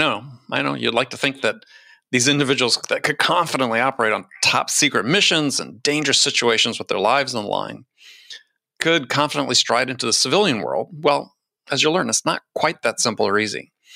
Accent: California, United States; As a Californian, I was out like on my balcony in my building this morning.

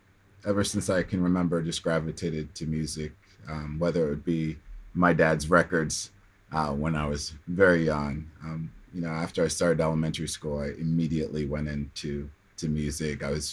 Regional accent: Midwest, United States; also born or lived in Kingston, Jamaica / Chicago, United States; now in North Carolina, United States; I was 6 when I came to the States in the 80s. Moved to the Midwest from Kingston, Jamaica. It was a big culture shock, but love the Midwe

